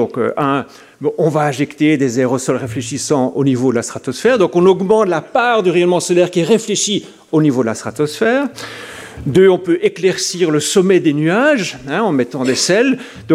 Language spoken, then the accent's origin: French; Belgium; je suis belge